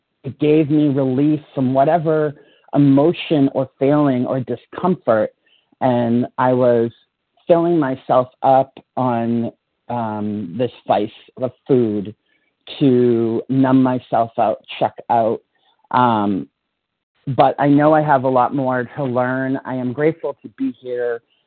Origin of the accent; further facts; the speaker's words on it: Portland, Maine, United States; I am from Portland, Maine.